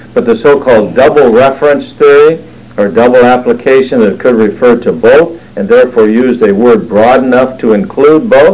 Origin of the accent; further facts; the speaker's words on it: Warren, Michigan, United States; born there; I was born in the place which is now called Warren, Michigan.